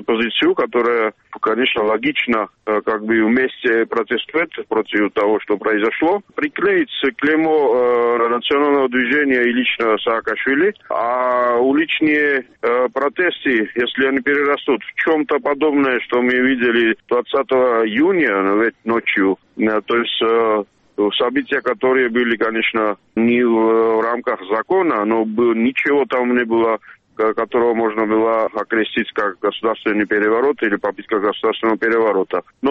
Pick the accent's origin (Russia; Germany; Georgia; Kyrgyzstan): Georgia; какой-то опыт, который и я, и все грузины, которые живут и участвуют или наблюдают политическими процессами в нашей стране за последние 30 лет